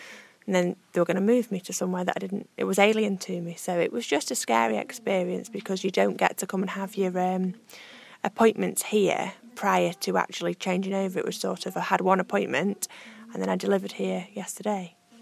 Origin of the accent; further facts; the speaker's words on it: Stone, West Midlands, United Kingdom; Well, I'm from Stone